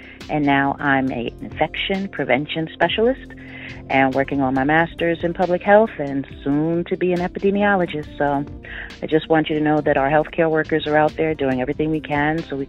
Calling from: Elizabeth, New Jersey, United States; I'm calling from Elizabeth, New Jersey. I'm a registered nurse here in northern New Jersey.

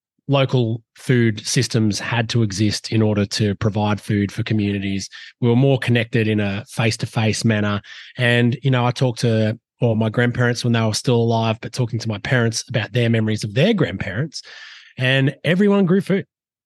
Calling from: New South Wales, Australia; I'm from Jurunganj and Yuin country on the far south coast of New South Wales, the beautiful saltwater estuaries that dot the country south of Nowra.

